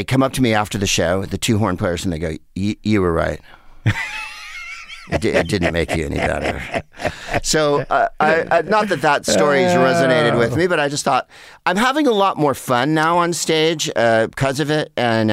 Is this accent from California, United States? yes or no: yes; San Carlos, California, United States; It's about 30 miles south of San Francisco. Turn left at 1990. Yeah. And it's the widest place on earth. It's in between San Mateo and Redwood City